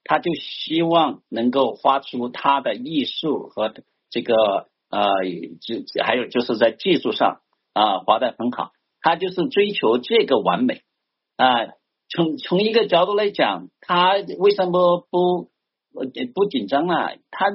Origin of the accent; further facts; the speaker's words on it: China; moved away as an adult; 那我是从出生长大在中国大陆然后在中国大陆受教育